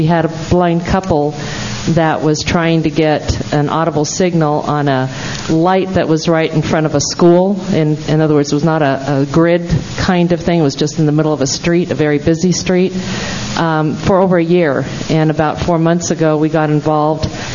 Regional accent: Merced, California, United States; from Merced. Merced has the notoriety of being one of the worst pedestrian safety cities in the whole country.

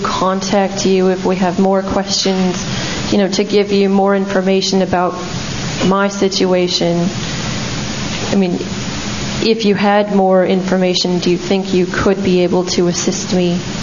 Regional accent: California, United States; I'm from San Luis Obispo County. I am currently a college student there

